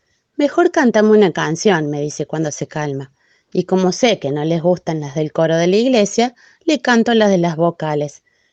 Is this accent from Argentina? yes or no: yes; Anisacate, Córdoba, Argentina; del Valle de Anisacate